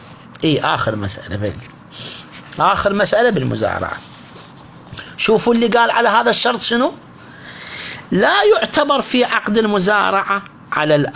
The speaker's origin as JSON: {"language": "Arabic", "town": "Al-Mishkhab", "region": "Najaf Governorate", "country": "Iraq", "said": "في العراق عندنا مثلا في المشخاب، مو بس بالمشخاب، هو بالعراق شنو نوع الرز اللي ينزرع؟"}